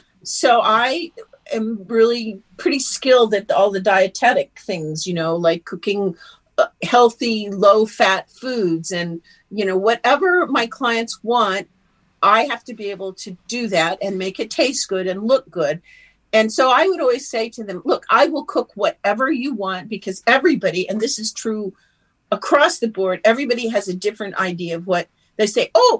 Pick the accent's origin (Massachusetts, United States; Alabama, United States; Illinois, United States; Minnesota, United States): Illinois, United States; Galesburg; I grew up in Galesburg, Illinois, which is Western Illinois, and come from farming families, of course, on both of my parents.